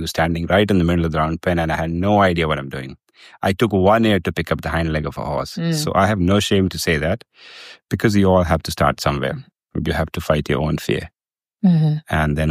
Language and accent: English; India; I'm from India and I've got no horse background.